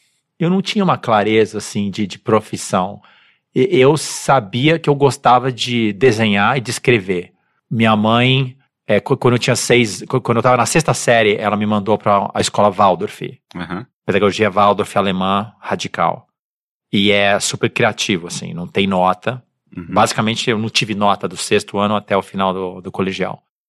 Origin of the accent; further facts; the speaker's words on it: São Paulo, Brazil; born there; Eu nasci em São Paulo, Moema.